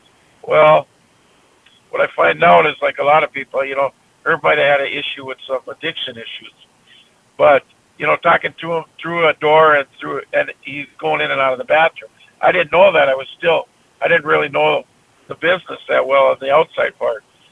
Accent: Grand Forks, North Dakota, United States; basically I grew up right around Grand Forks, North Dakota, East Grand Forks, Minnesota. So I said, I'm from the state, basically.

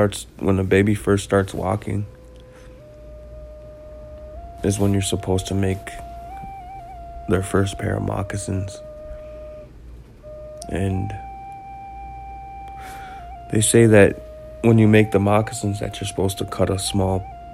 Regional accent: Leech Lake Reservation, Minnesota, United States; I am Bear Clan, and I am from the Leech Lake Reservation, sharing with you the rich history, teachings, traditions, and stories of the Ojibwe people

